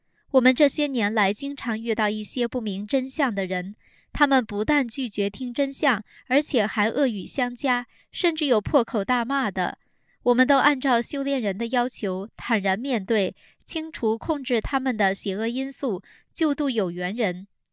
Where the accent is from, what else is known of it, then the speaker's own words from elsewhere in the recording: Shandong, China; 因为我的老家是山东的，我说话有时本地人听不清